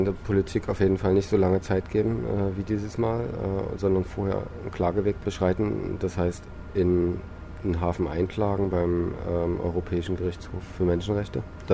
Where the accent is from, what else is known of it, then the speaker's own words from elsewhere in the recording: East Germany, Germany; Also komme aus der DDR, sozusagen gebürtiger DDR-Bürger, und ich habe gesehen, wie so ein System zusammenbricht